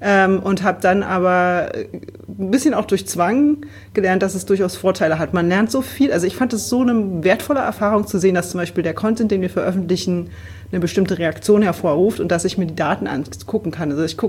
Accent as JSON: {"language": "German", "region": "Berlin", "country": "Germany", "said": "Ich bin Berlinerin, Marketing-Expertin, 10 Jahre Berufserfahrung inzwischen"}